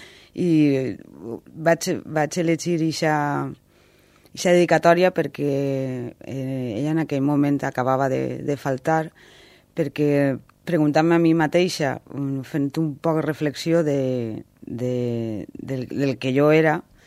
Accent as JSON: {"language": "Catalan", "town": "Silla", "region": "Valencian Community", "country": "Spain", "tie": "born or raised there", "lives_now": "Valencia, Spain", "said": "poble a Silla, que és el... No és el poble on vaig néixer, perquè jo vaig néixer a València, però sí és el poble on m'he criat i on vaig viure fins fa uns anys. Ara visc a València"}